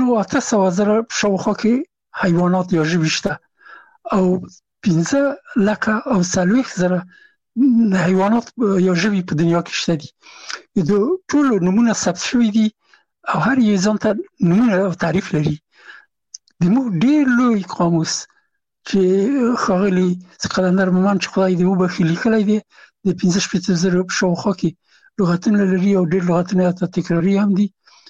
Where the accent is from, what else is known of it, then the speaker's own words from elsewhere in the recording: Afghanistan; د محصلینو په ډله کې یو افغان هغو هغه زه نه پېژندلم چې زه هم افغان یم، ما ته یې نه پېژنده چې افغان یم.